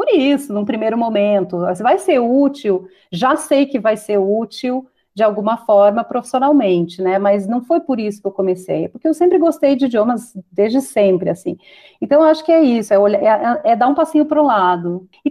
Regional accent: Rio Grande do Sul, Brazil; accent: gaúcho; now in São Paulo, Brazil; Eu moro aqui há 13 anos, sou gaúcha, de repente já deu para ver pelo sotaque, cheguei aqui.

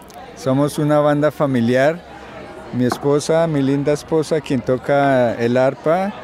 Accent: Colombia; Somos de Colombia.

